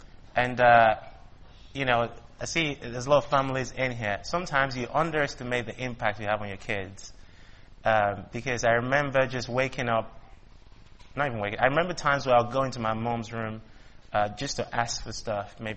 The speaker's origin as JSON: {"language": "English", "country": "Liberia", "tie": "born there", "said": "I was born in Liberia because my dad was a missionary to Liberia, and my mom is from Ghana as well, and my dad is from Nigeria. So, you know, I kind of grew up in the church"}